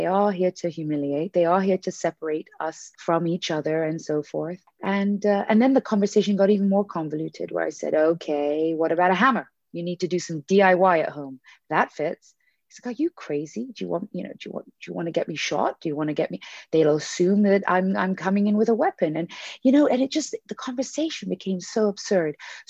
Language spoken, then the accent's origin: English; United Kingdom; And as a Brit, you know, the British Academy Awards is a very big deal as well